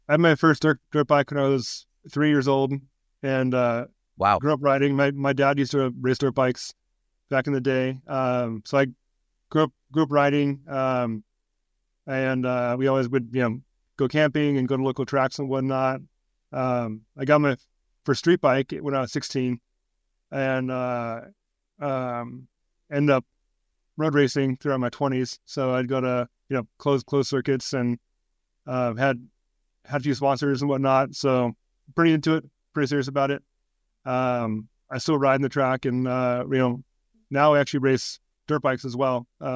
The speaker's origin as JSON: {"language": "English", "town": "Riverside", "region": "California", "country": "United States", "tie": "born or raised there", "said": "Yeah, so I grew up in Riverside, California, about an hour inland from here in Orange County."}